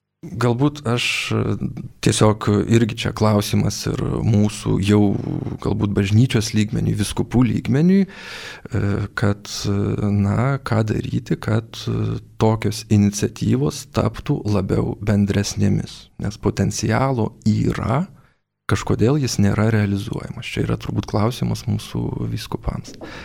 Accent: Druskininkai, Alytus County, Lithuania; now in Vilnius, Lithuania; Aš pats esu druskininkietis, kelias iš druskininkų, tai ta parapija man yra nu, tai žinoma.

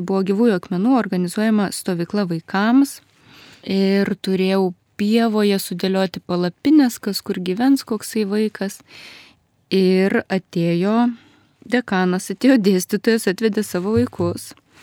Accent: Vilnius, Vilnius County, Lithuania; Aš esu originaliai iš Vilniaus, bažnyčioje esu 10 metų

